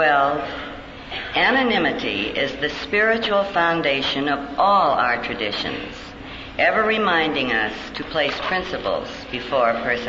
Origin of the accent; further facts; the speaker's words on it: Malibu, California, United States; and I am from Malibu